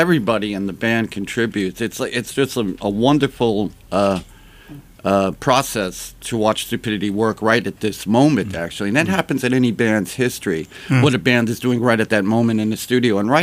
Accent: Queens, New York, United States; No, I'm from Queens.

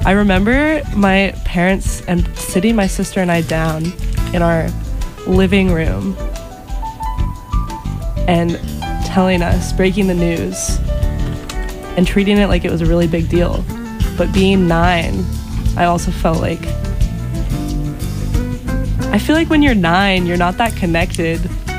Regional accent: Cincinnati, Ohio, United States; It's a tribute to my hometown, kind of Cincinnati, Ohio.

